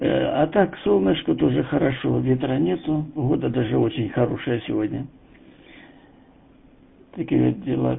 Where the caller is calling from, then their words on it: Shebekino, Belgorod Oblast, Russia; работаю я из Шебекино. Это южнее Белгорода, 35 километров.